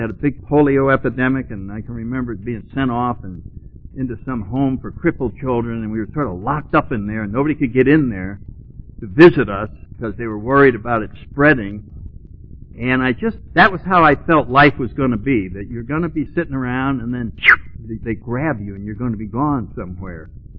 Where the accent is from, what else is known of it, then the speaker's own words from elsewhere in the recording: New Haven, Connecticut, United States; now in Florida, United States; I grew up in New England, in New Haven, Connecticut, and spent a lot of years in the Marine Corps, traveled around, but most of it was on the East Coast, and I ended up in Florida